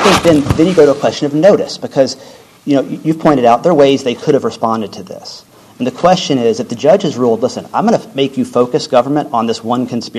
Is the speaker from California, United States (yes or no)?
no; Nashville, Tennessee, United States; For example, I come from Nashville.